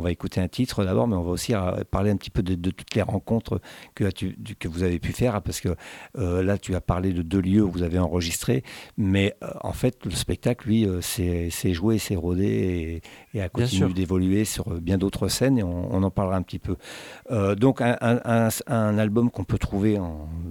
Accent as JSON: {"language": "French", "region": "Île-de-France", "country": "France", "said": "quand on me dit que je suis parisien, ça s'entend un petit peu. Je dis, non, moi, je suis pas parisien, je suis banlieusard."}